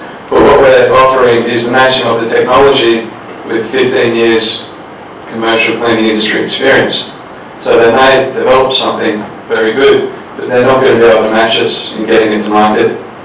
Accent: Queensland, Australia; I'm from Queensland

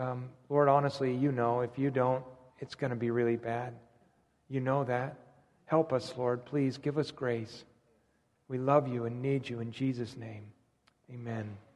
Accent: California, United States; people like myself, who I came from California, the land of fruits and nuts. I don't know, left coast. Yeah, I know all those jokes. I was an accountant there

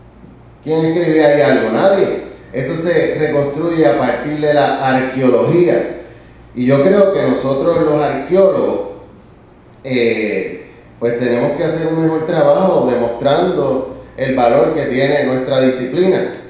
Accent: Río Piedras, Puerto Rico; yo soy nacido y criado en Río Piedra. De hecho, hoy, ahora que me mudé para allá, es la primera vez que vivo en una casa. Yo siempre había vivido en edificios.

